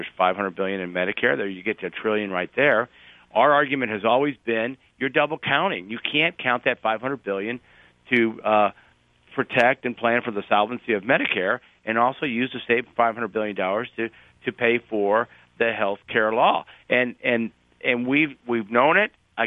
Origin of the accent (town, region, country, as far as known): Illinois, United States